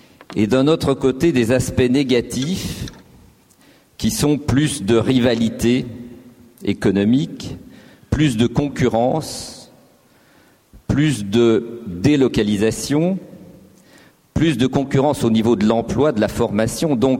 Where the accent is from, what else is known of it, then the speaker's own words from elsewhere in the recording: Lyon, Auvergne-Rhône-Alpes, France; born there; Je suis né à Lyon en 1945, fils d'immigrés italiens, et je suis un produit de l'éducation nationale française.